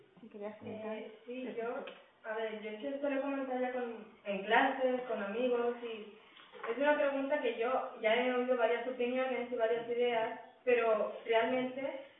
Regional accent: Colombia; yo, por ejemplo, soy colombiana y noté muchísimo el cambio de cultura y de esto cuando me vine a vivir acá.

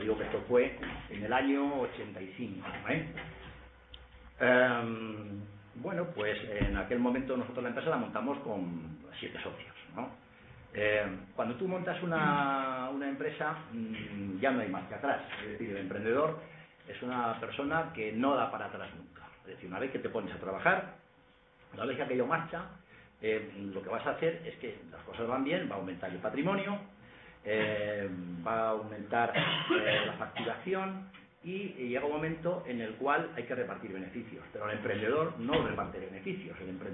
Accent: Sepúlveda, Castile and León, Spain; moved away; yo soy de Sepúlveda, provincia de Segovia, aunque llevo aquí ya más de 30 años, ¿no?

